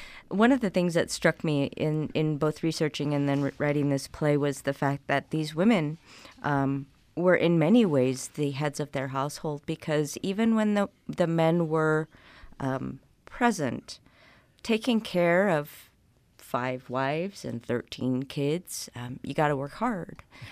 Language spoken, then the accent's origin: English; Idaho, United States; now in Utah, United States; I grew up in Idaho, but have spent the last two decades here and consider myself a Utahn.